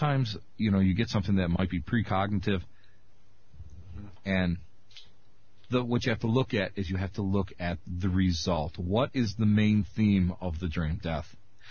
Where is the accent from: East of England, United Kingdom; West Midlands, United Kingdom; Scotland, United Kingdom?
Scotland, United Kingdom; it's free because I'm Scottish